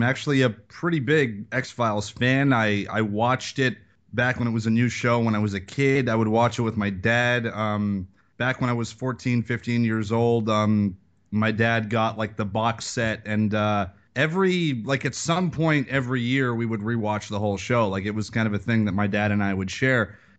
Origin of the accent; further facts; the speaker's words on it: Serbia; now in Canada; I'm nowhere near French. I'm actually originally Yugoslavian. So I'm not even actually a Canadian person. I mean, I'm legally Canadian